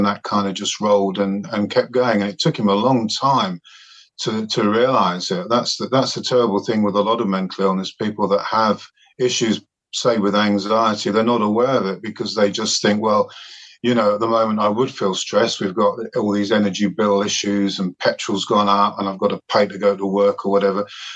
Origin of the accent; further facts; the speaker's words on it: London, United Kingdom; I come from South London, not far from where you come from.